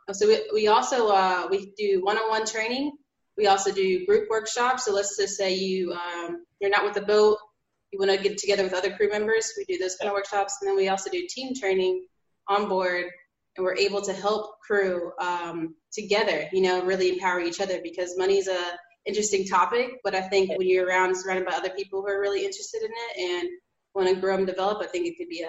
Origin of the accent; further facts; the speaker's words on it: North Carolina, United States; where I lived in North Carolina, my home state, and for a semester.